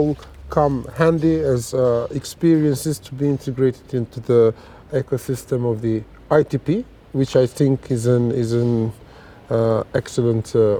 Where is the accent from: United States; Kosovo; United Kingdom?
Kosovo; Prizren; English is a second language; I'm from Prizren originally. Being from here, I always thought culture has an important place